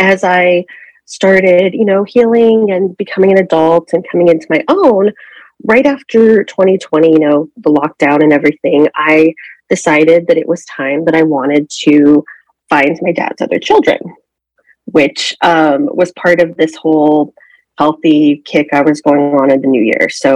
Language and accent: English; Phoenix, Arizona, United States; I am 37 years old and I am from Phoenix, Arizona.